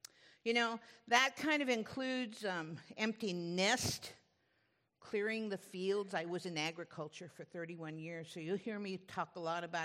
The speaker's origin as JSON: {"language": "English", "town": "Lynn", "region": "Massachusetts", "country": "United States", "tie": "born there", "also_born_or_lived": "Waltham", "said": "I lived on a little farm outside of Boston, Massachusetts. I was born in Lynn, and we had a dairy farm in Waltham."}